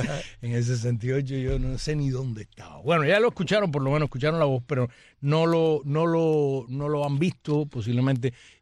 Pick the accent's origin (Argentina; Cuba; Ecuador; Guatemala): Cuba; a pesar de los cabezas de bombillo que nos llaman ex-cubanos, que no somos cubanos, que no merecemos haber nacido en esa isla